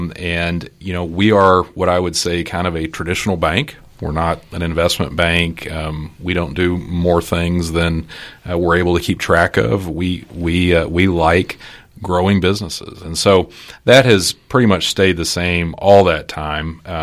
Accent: San Antonio, Texas, United States; Well, so I grew up in San Antonio and ended up going off to Ranger Junior College to try to play some baseball.

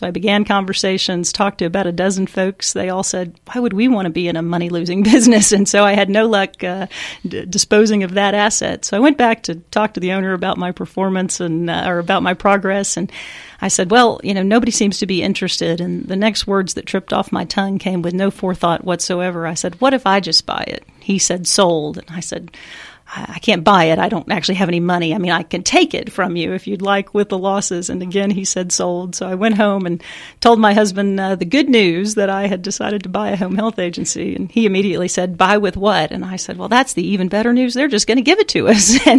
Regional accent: Houston, Texas, United States; Well, I grew up in the Houston area

